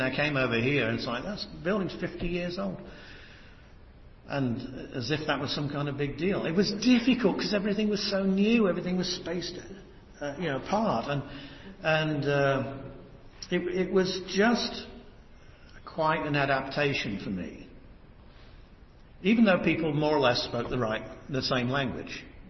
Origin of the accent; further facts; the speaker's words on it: England, United Kingdom; born there; Now, I'm a foreigner, by the way. I'm a foreigner. I was born in England.